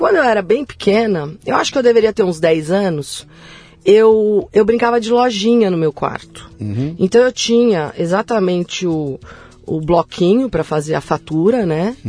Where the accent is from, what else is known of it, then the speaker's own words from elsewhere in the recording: São José do Rio Preto, São Paulo, Brazil; born there; Eu sou de São José do Rio Preto, e em São José do Rio Preto a gente ainda fala o dono da firma.